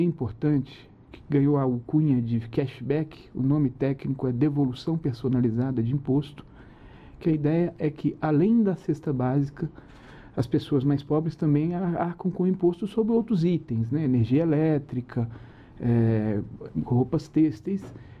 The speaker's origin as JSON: {"language": "Portuguese", "region": "Minas Gerais", "country": "Brazil", "said": "eu sou mineiro, em Minas entra o pão de queijo."}